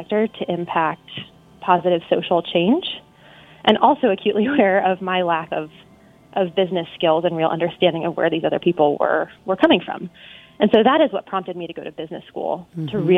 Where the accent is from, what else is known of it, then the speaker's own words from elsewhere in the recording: Colorado, United States; So my story, whenever I tell my story, I always begin with the fact that I grew up in Colorado. And I say that because Colorado and the outdoors is such a big part of who I am.